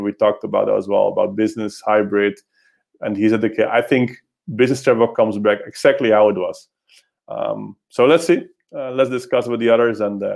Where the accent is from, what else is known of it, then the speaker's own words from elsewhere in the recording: Netherlands; English is a second language; Yeah, I'll go back to my hometown, to the Netherlands, I think, in 1.5 weeks.